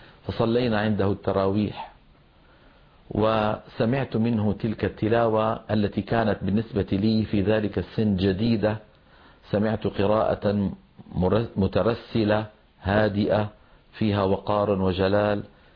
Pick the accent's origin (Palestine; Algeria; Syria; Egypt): Syria; Damascus, Damascus Governorate; ولدت في مدينة دمشق سنة 55 و900 ميلادية، ونشأت وتعلمت في مدارسها،